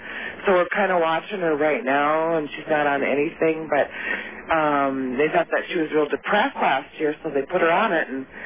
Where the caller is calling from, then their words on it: New Brighton, Minnesota, United States; I'm calling from New Brighton, Minnesota